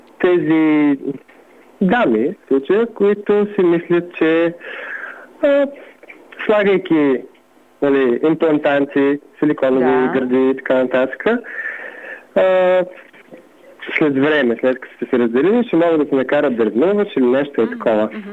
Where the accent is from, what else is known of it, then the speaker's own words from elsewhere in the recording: Plovdiv, Plovdiv Province, Bulgaria; Аз съм си от Пловдив и тук си го харесвам.